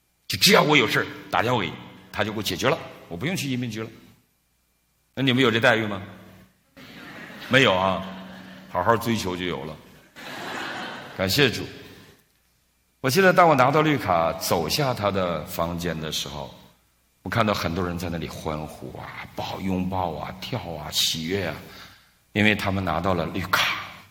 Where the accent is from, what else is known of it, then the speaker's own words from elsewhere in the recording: China; now in United States; 上帝知道我多么爱中国，我多么爱我的家乡